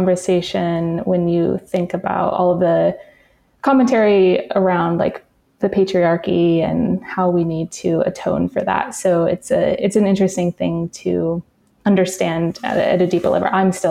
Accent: Arizona, United States; now in Oakland, United States; I am originally from northern Arizona. I grew up on the Navajo reservation near an area called Big Mountain, where my family still lives today.

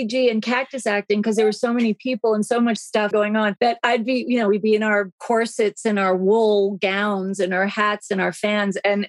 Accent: New York City, New York, United States; Well, that's funny because like I grew up in New York City in Gramercy Park. It's the furthest thing from West Texas that there is.

